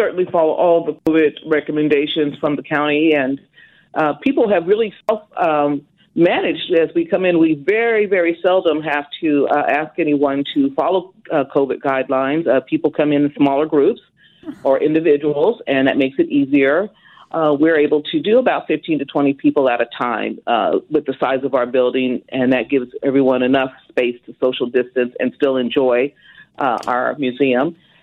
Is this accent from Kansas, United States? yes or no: yes; Wichita, Kansas, United States; Pretty much from Wichita.